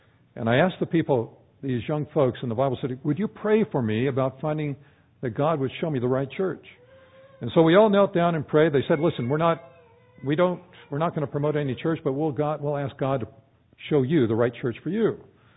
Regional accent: San Diego, California, United States; I was raised in San Diego, California, and my mother was a very faithful Lutheran, a German Lutheran, and I attended the Lutheran Church for many years, up until I was about 18 or 19

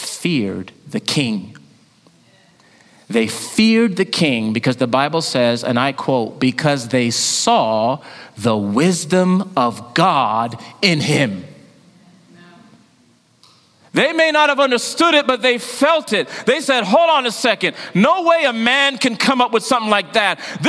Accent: Jamaica; My mom's Jamaican, I'm Jamaican.

